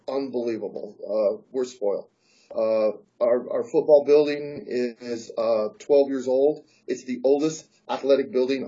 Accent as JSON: {"language": "English", "town": "Tacoma", "region": "Washington", "country": "United States", "moved": "yes", "said": "So I'm from Tacoma, Washington. So I got on a bus and I rode a bus 84 hours, 4 days to come here and walk on."}